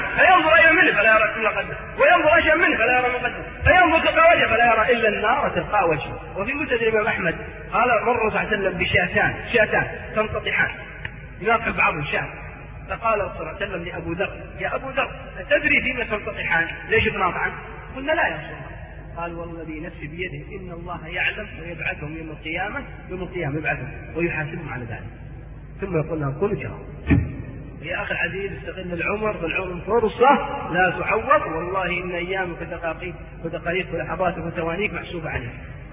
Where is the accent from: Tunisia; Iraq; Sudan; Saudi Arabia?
Saudi Arabia; أحصل عدد عندنا في السعودية